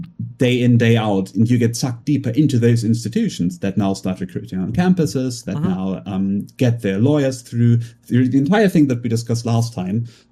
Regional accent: Germany; Yes, I am from Germany.

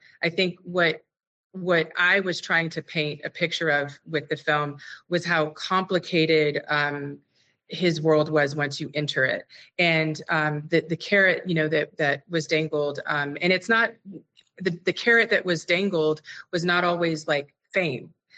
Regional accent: United States; You know, I think that in pop culture, being an American, we have it's very American in our culture

